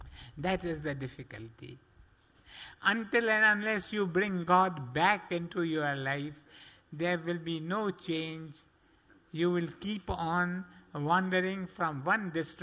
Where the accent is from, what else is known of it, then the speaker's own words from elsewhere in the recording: Sindh, Pakistan; I have stayed in Sindh. I come from Sindh.